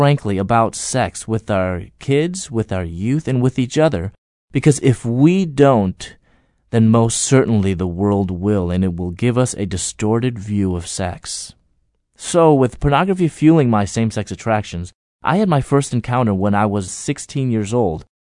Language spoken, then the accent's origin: English; United States; born there; I was born in America, and both my parents were not Christian, but I'm Chinese, and they raised me with very traditional Chinese values